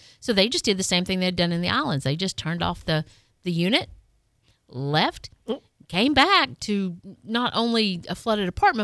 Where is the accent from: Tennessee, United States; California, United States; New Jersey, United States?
Tennessee, United States; now in Florida, United States; you know, we're originally from Tennessee, live in Florida